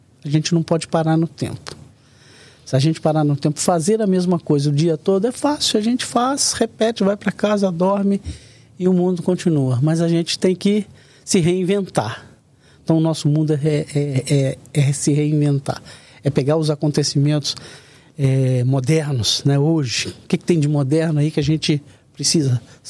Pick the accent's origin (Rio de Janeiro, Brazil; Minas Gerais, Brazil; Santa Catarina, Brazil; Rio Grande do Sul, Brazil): Minas Gerais, Brazil; a minha origem, eu sou mineiro, né?